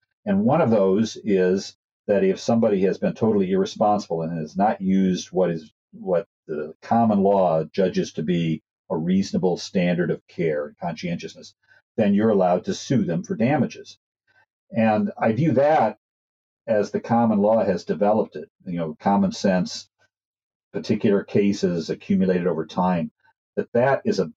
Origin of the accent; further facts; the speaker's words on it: Omaha, Nebraska, United States; I was once fortunate to have a leading innovative entrepreneur in my hometown here of Omaha